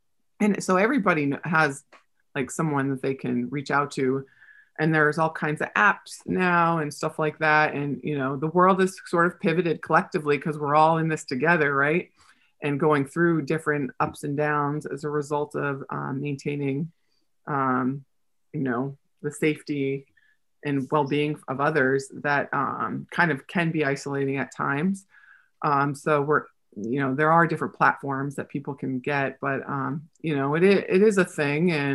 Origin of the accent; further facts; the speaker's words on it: New York City, New York, United States; I grew up in New York City and my dream comes true.